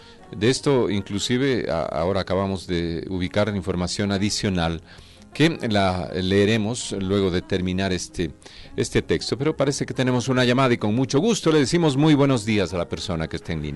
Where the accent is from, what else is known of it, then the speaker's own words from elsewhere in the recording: Ecuador; leemos muy poquito como ecuatorianos